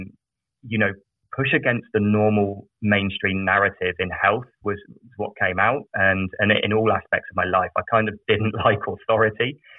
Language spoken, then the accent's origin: English; England, United Kingdom; So I'm British. I grew up in a very small village in the south of England. They have no freeways there. It's just all country lanes and thatched roof cottages.